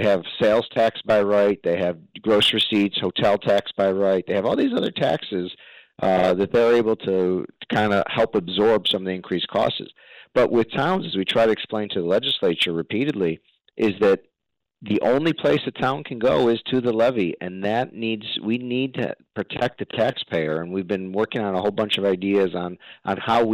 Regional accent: Glenville, New York, United States; So, for example, the town of Glenville, my hometown, has a village of Scotia within it.

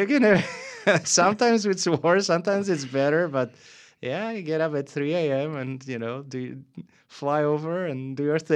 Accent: Czechia; I grew up in Czechoslovakia, and even there behind the Iron Curtain, we did hear some of these songs

